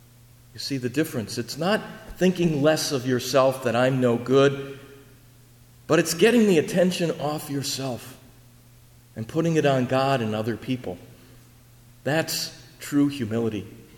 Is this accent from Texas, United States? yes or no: no; Milwaukee, Wisconsin, United States; I grew up in Milwaukee, and I entered the Jesuits there.